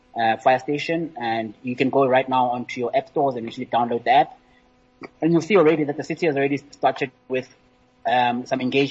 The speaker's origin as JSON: {"language": "English", "region": "Free State", "country": "South Africa", "tie": "born or raised there", "said": "one of the mayors down in the Free State where my hometown is."}